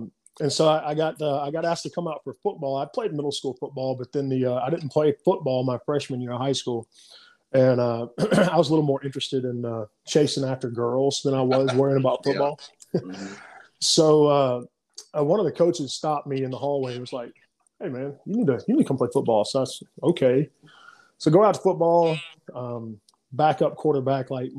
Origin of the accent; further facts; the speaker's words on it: Mississippi, United States; I'm 32 years old. I was born and raised right here in Mississippi, been in the central part really my entire life with the exception of college.